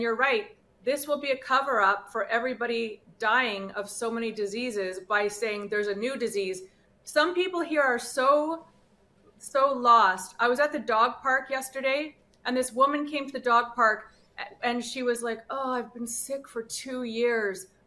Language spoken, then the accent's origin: English; Canada; We're forced to show rainbows and snowflakes now as a Canadian.